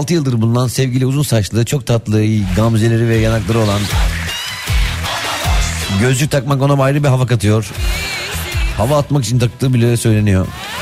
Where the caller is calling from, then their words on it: France; Ben de şu anda 15 Şubat 2012 doğumluyum.